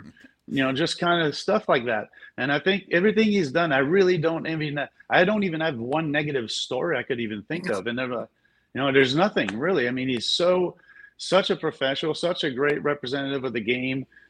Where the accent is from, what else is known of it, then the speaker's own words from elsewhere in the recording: Montreal, Quebec, Canada; English is a second language; I was not aware a lot, but remember, I'm from Montreal.